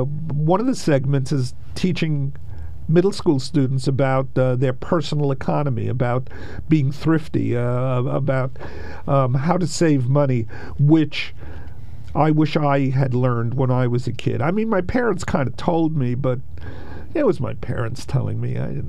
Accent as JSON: {"language": "English", "region": "New York", "country": "United States", "said": "I'm originally from New York."}